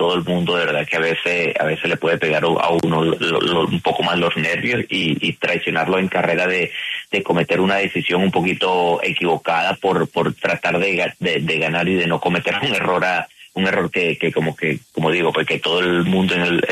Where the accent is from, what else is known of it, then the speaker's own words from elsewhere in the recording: Barquisimeto, Lara, Venezuela; also born or lived in Maracaibo; Yo nací en Maracaibo y me crié en Barquisimeto, un pequeño pueblito allá en Venezuela, y allí desde los 4 años yo me crié, y ahí es que tengo yo, como que dice, de allá es donde yo creo que me siento barquisimetano.